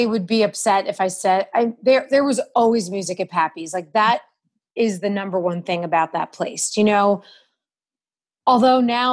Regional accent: New Jersey, United States; also born or lived in Manhattan; coming from New York, and I'm from, I grew up in New Jersey. I lived in Manhattan for like 20 years.

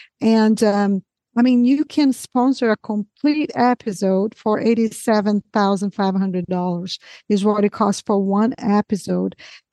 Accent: Brazil; and I'm from Brazil, and I saw that the next one is Brazilian Portuguese.

